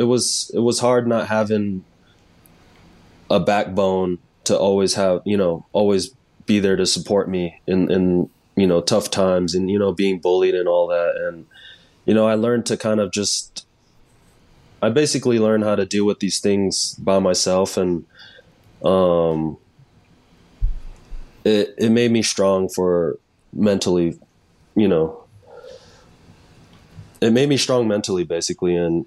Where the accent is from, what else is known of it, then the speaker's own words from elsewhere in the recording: Hawaii, United States; also born or lived in California; growing up in Hawaii, everyone was basically half Asian or something. And then, you know, moving to California, everyone was mainly white.